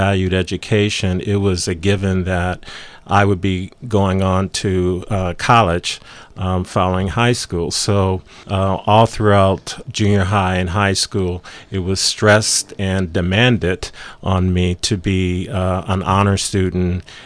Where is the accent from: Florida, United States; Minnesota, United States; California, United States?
California, United States; Los Angeles; also born or lived in Hollywood; I'm the youngest of four. And we were all raised in the Los Angeles area.